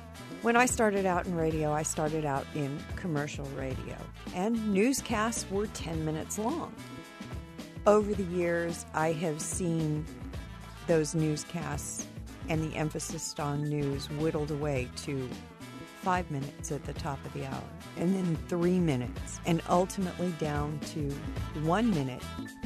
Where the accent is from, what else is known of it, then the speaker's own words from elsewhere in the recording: California, United States; now in Louisiana, United States; Well, I'm not. I inform them in no uncertain terms that I am from Southern California.